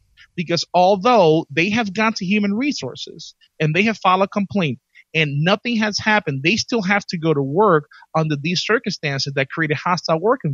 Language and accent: English; New York, United States; I'm from the Bronx, whatever.